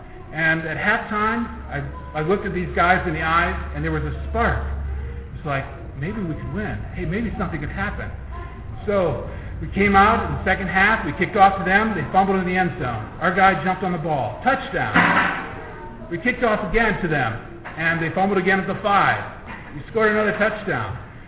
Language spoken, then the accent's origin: English; Ashland, Ohio, United States; I'm from Ashland County. I was born in Ashland Samaritan Hospital. And when I grew up, I went to Hillsdale High School.